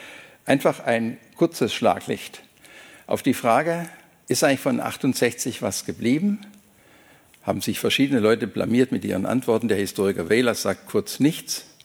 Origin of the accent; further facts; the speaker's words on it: Swabia, Germany; als Schwabe liebt man das eigentlich nicht und ist doch sehr ruppig gleichzeitig